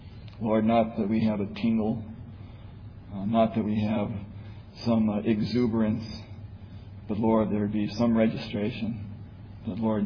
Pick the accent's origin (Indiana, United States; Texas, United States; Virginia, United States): Virginia, United States; I'm from Virginia, for those of you that don't know me. I'm a school teacher.